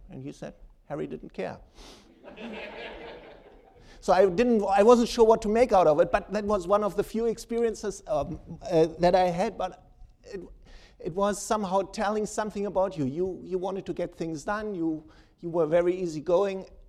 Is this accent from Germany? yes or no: yes; Germany; moved away as an adult; now in United States; I came as somebody from Germany, and nobody really knew, I didn't expect, and I, until today, I asked myself, why was I accepted at Harvard?